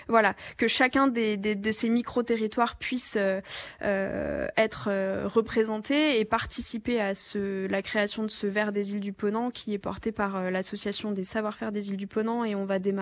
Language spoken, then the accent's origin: French; Pont-à-Mousson, Grand Est, France; born there; Je suis lorraine d'origine, donc je rigole. Je suis née à Pont-à-Mousson